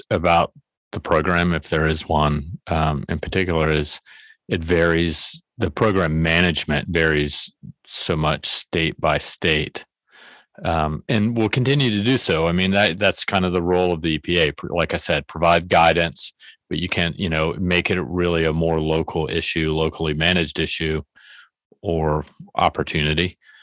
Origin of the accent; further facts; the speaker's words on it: the South, United States; for those who don't know, I'm from the South, right? So I can take it.